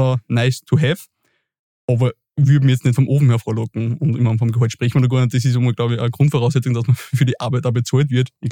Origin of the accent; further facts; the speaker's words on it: Upper Austria, Austria; now in Vienna, Austria; Wien ist jetzt meine Heimat, aber ich komme nicht aus Wien. Ich bin, so gesagt, ein Zugreister.